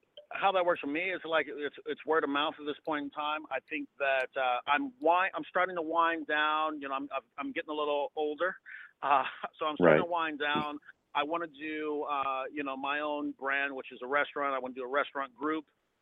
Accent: Indianapolis, Indiana, United States; I never thought that, you know, growing up in Indianapolis, that I would have the life that I have.

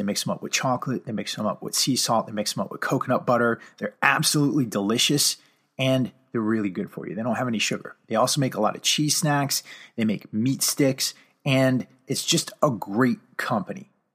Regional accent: Connecticut, United States; now in California, United States; I live in California. I grew up in Connecticut

